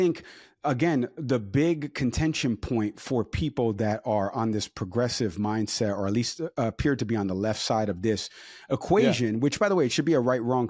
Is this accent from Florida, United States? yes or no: no; Bronx, New York, United States; also born or lived in Harrison, United States; I grew up in the Bronx, New York, and moved to Harrison, New York.